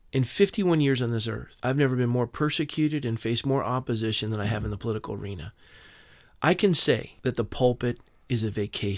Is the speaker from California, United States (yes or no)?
yes; Coronado, California, United States; I was born and raised in Coronado.